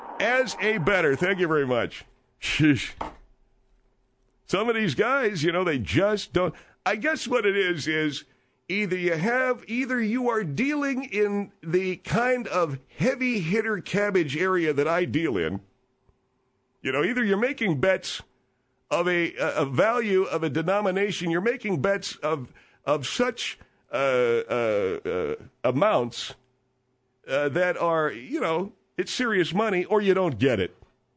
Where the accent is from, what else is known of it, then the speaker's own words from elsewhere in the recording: Beverly Hills, California, United States; I was a young man. I was growing up in the Beverly Hills area, and I was a member of the Beverly Hills football team